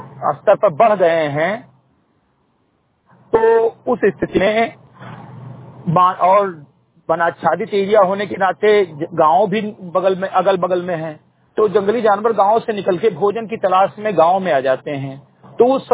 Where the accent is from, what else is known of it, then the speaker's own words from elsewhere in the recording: Bahraich, Uttar Pradesh, India; मैं एक सामाजिक कार्यकर्ता हूं, ग्राम सभा सेमरीघट्टी विकासखंड मेंटुरवा जनपद बहराइच का रहने वाला हूं।